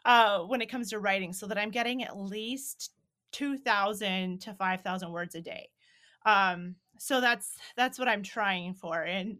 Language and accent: English; Minnesota, United States; And I mean, like you said, I grew up in Minnesota, but I've always felt like North Dakota was part of my home too.